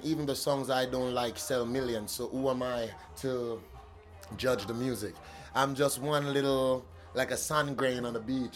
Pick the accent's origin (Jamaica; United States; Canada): Jamaica; now in Germany; I'm Jamaican. My ties are always there. I could have got a German passport already 15 years ago. And I still have a Jamaican pass